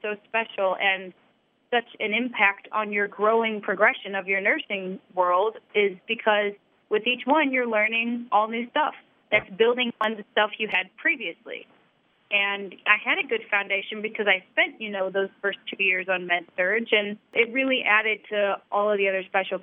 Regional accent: St. Louis, Missouri, United States; I was born and raised in St. Louis, and I actually have always been familiar with nursing because I have about six nurses in my family.

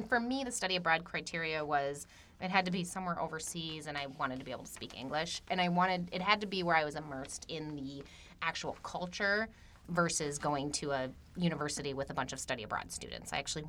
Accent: Eden Prairie, Minnesota, United States; I'm born and bred in Minnesota. I grew up in Eden Prairie, which is a suburb about 20 minutes southwest of the city. So I've been here pretty much all my life.

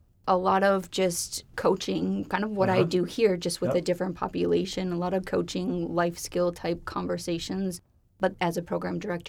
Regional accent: Minnesota, United States; moved away as an adult; now in Twin Cities, United States; Yes, originally from West Central Minnesota. Grew up there, came down to the Twin Cities for college, and have been here ever since.

